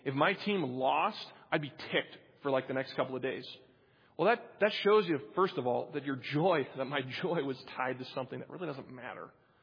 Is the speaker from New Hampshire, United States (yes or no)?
yes; New Hampshire, United States; I grew up in New Hampshire, and the only teams worth note up there are from the Boston area.